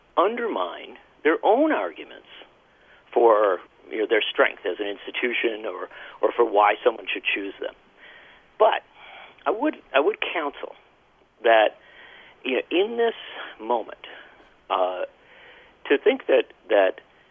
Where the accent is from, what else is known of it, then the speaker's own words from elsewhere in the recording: Wisconsin, United States; The fact of the matter is that I come from Wisconsin, and in Wisconsin, we have seen the distinction.